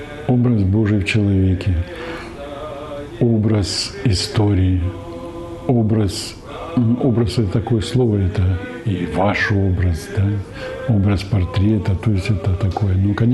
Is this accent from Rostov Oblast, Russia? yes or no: yes; Rostov-on-Don, Rostov Oblast, Russia; now in Starocherkasskaya, Russia; Я в прошлом ростовчанин, а уже 20 лет я живу и связан с станицей Старочеркасской.